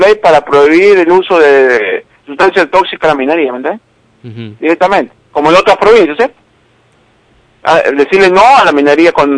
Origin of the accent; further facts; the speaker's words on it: Chimbas, San Juan, Argentina; sí, yo soy de San Juan toda la vida. Yo soy de acá en Chimba, a 10 kilómetros de la ciudad de San Juan.